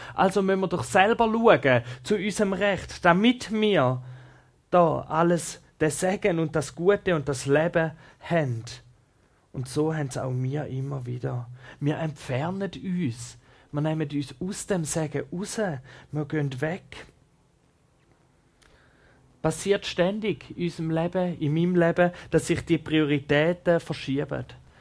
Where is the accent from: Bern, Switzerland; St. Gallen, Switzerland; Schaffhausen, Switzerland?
Schaffhausen, Switzerland; Ich bin in der Nähe von Schaffhausen aufgewachsen und dort ist der Rheinfall sehr nah.